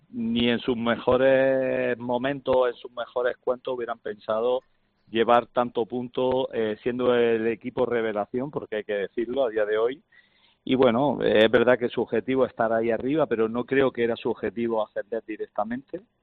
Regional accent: Granada, Andalusia, Spain; now in Huesca, Spain; Jorge, nosotros somos de Granada y somos consorte en Huesca.

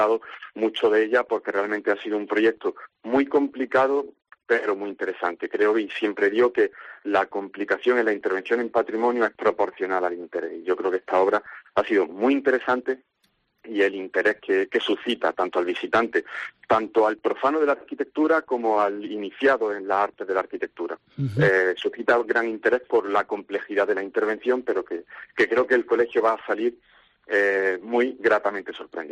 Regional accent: Porcuna, Andalusia, Spain; yo soy de Porcuna, nací en Porcuna, me desarrollo también en Porcuna, tengo a mi familia en Porcuna

